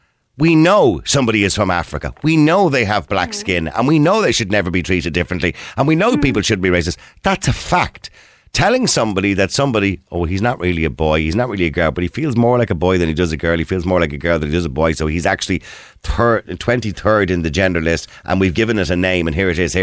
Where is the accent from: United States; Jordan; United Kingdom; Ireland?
Ireland; I'm not. I'm Irish and I'm white. That's a fact.